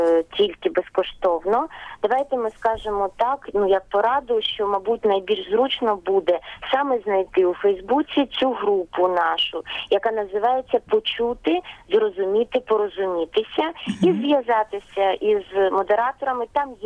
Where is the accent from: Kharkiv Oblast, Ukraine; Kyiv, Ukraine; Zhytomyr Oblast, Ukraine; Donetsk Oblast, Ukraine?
Donetsk Oblast, Ukraine; moved away as an adult; now in Vinnytsia, Ukraine; І я кажу, що я не переселенка, я вже вінничанка із донецькою пропискою поки що.